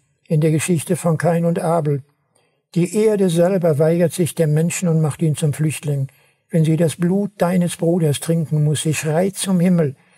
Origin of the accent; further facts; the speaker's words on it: Bergkamen, North Rhine-Westphalia, Germany; Man wollte damals in meinem Heimatort Bechkamen das chemische Werk angreifen.